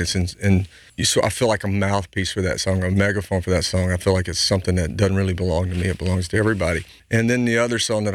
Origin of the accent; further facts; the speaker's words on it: Louisiana, United States; I do a lot of redneck stuff all the time. I'm from Louisiana.